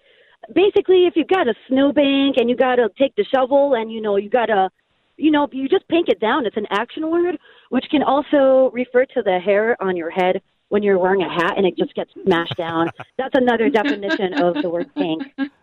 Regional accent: Ironwood, Michigan, United States; now in Arizona, United States; Hey, I'm actually born and raised in Ironwood, Michigan, and I used to be, which used to is a big word up there. But I moved to Arizona. I was highly embarrassed of our dialect

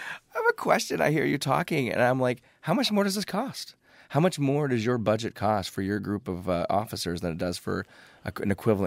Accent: Ohio, United States; I grew up in Ohio, and the only image I have of the LAPD was after the Rodney King verdict.

